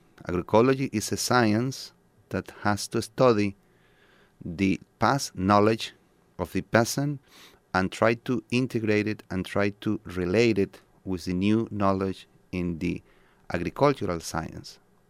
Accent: Venezuela; I'm coming from Venezuela, and I've been involved in the revolutionary food movement since 25 years ago.

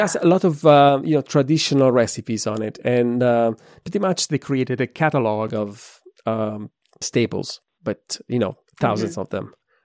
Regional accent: Lombardy, Italy; English is a second language; I grew up in Lombardy

